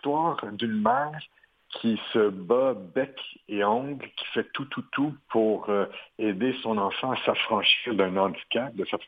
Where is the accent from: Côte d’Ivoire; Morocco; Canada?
Canada; Quebec; je suis québécois. J'ai fait des films ici au Québec et aux États-Unis aussi, maintenant en France.